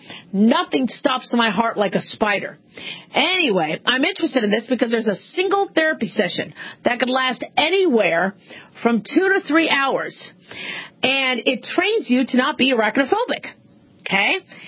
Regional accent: Phoenix, Arizona, United States; Now, I grew up around snakes and scorpions and spiders and black widows, you know, growing up in Phoenix

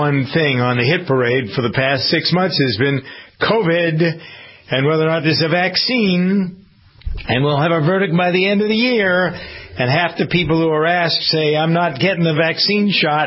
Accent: Framingham, Massachusetts, United States; born or raised there

